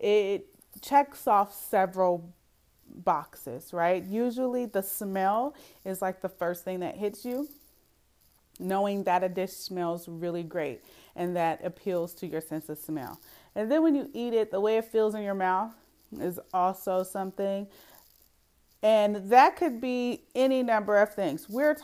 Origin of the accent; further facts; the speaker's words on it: Oakland, California, United States; Okay, so I'm from Oakland, as you guys already know, and I was born in the 70s, so that means like I'm all about the old school hip hop.